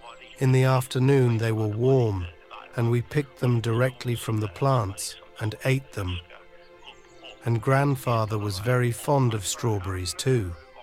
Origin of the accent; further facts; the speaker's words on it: Copenhagen, Capital Region, Denmark; I grew up in Copenhagen, where my mother and father lived. I was born in 1944.